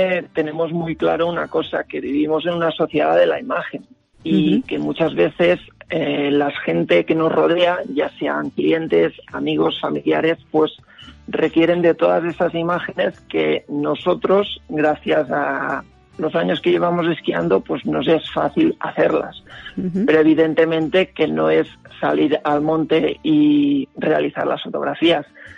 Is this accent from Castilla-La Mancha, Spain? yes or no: no; Torredembarra, Catalonia, Spain; now in Valle de Arán, Spain; yo soy natural de Torredembarra, un pueblo de la costa de Tarragona. Pero hace 20 años decidí que quería esquiar el máximo de días de la temporada de invierno y por ello me trasladé de Tarragona a vivir al Valle de Arán